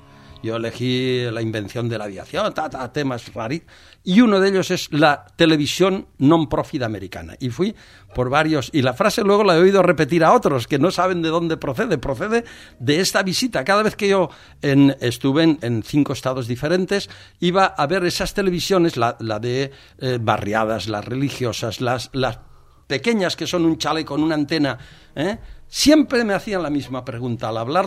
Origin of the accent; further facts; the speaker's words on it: Valencian Community, Spain; es imposible, como valencianos, tolerar ser la comunidad más maltratada por la financiación del Estado